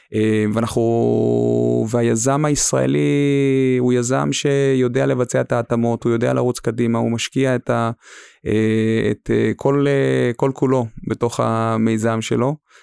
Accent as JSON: {"language": "Hebrew", "town": "Nahariya", "region": "Northern District", "country": "Israel", "tie": "born or raised there", "said": "אני גדלתי בנעריה בכלל, יכול להגיד לך שאתה יודע, זה לצורך העניין פריפריה, אחותי שגדלה גם כן בנעריה"}